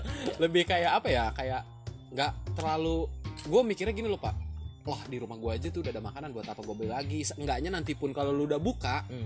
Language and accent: Indonesian; West Java, Indonesia; accent: Sundanese; Gua Sunda banget di pemulut gua.